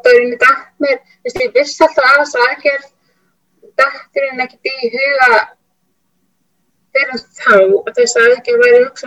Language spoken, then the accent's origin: Icelandic; Reykjavík, Capital Region, Iceland; Já, 31 árs, ólst upp í Breiðholti.